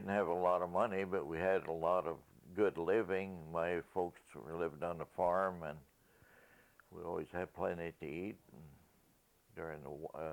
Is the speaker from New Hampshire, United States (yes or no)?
no; Clear Lake, South Dakota, United States; also born or lived in Minnesota; I was born in Clear Lake, South Dakota, 1929, April 23.